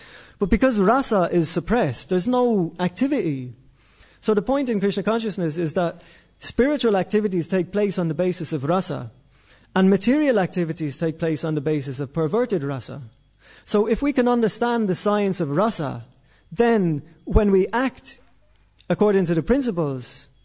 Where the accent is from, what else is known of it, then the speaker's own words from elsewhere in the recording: Ireland; I grew up in Ireland. I had those religious rules.